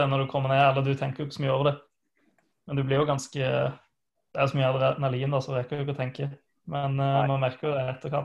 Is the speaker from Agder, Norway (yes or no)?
yes; Agder, Norway; men jeg har jo en vanskelig R da, siden jeg er fra Sørlandet.